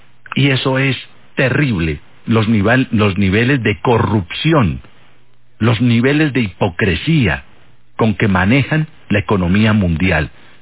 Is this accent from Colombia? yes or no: yes; Armenia, Quindío, Colombia; Nosotros somos de Armenia, Quindío, somos cuyabros.